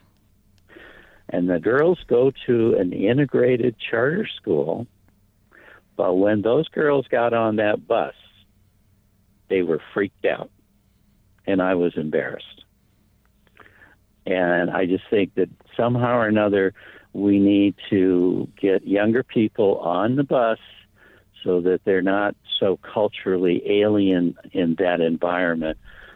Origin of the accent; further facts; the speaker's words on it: Santa Monica, California, United States; moved away as an adult; now in East Rochester, United States; Now, I grew up in Santa Monica and rode the bus by myself and with my playmate from West LA to Santa Monica Beach while we were in elementary school.